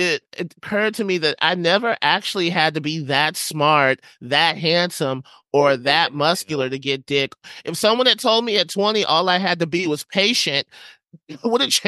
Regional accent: Huntsville, Alabama, United States; I grew up in Huntsville, Alabama.

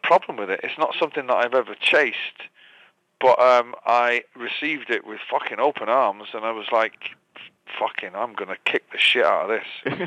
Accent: Manchester, North West England, United Kingdom; moved away as an adult; now in United States; I think would be the first thing that, you know, the first thing that Americans ever noticed was my accent, was when I first came to America.

